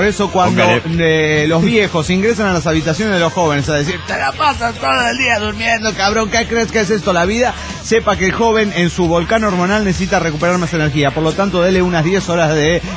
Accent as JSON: {"language": "Spanish", "town": "Coatzacoalcos", "region": "Veracruz", "country": "Mexico", "said": "Hola, ¿cómo están, amigos?"}